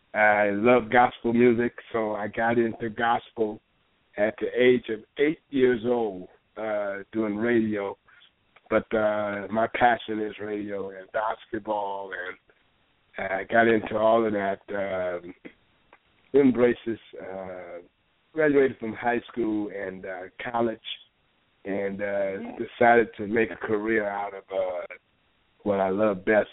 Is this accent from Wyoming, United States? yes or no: no; Gonzales, Louisiana, United States; Yes, I was born and raised in Gonzales, a little small town called Gonzales, Louisiana.